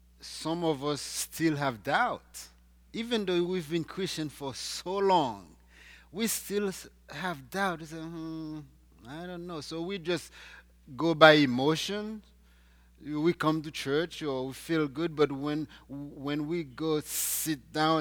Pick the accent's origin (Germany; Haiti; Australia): Haiti; English is a second language; now in United States; I remember when I took my ASVAB test 1 week after I came from Haiti. I went to that school to take that test. But to be honest, this was my first time taking American-style tests.